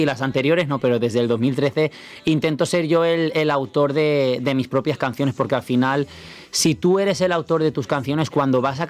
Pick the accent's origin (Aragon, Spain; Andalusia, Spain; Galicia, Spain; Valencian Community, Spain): Valencian Community, Spain; Valencia; mucha gente también se cree que soy de aquí, pero no, soy de Valencia.